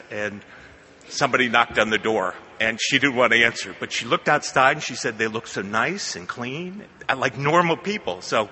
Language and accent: English; Hammond, Indiana, United States; When I was growing up in Hammond, Indiana, and those of you who know where Hammond is, it's the place where Gene Shepard did the Christmas Story and all of that.